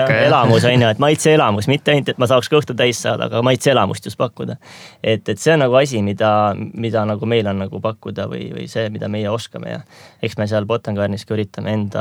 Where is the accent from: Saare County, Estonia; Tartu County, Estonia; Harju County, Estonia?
Saare County, Estonia; Muhu; mina olen jah, Muhu saarel ikka sündinud ja kasvanud seal, et elanud ka päris pikalt